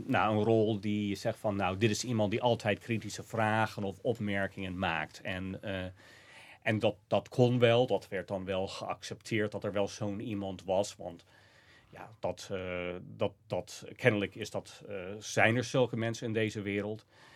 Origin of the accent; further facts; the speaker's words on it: Iowa, United States; now in Netherlands; En Sioux County, waar ik vandaan kwam, dat was lange tijd droog.